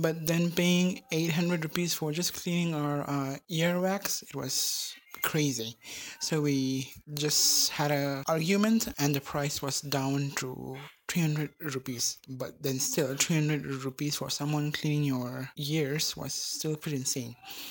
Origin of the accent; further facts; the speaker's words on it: Mauritius; also born or lived in Wales; I'm from Wales, UK, but I grew up in Mauritius.